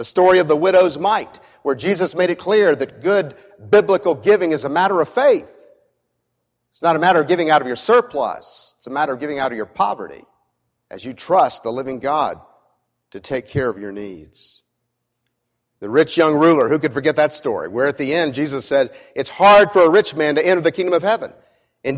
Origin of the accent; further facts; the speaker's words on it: United States; We want to amass goods. Part of being an American, but unfortunately it goes against the grain.